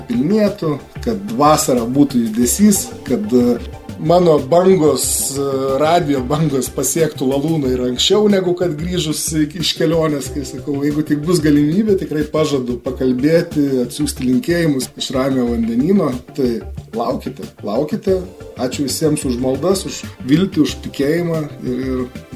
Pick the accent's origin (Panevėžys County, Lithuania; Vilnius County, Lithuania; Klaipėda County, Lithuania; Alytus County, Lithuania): Klaipėda County, Lithuania; Klaipėda; į tokią Klaipėdą aš visada ir mintimis stengiuosi kartais sugrįžti, kad ir būnu toli nuo Lietuvos.